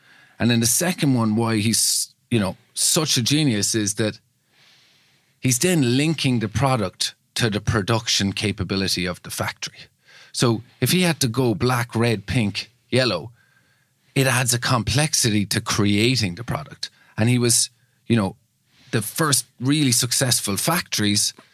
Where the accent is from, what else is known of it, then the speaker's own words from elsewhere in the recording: Cork, Munster, Ireland; You know, I'm from Cork.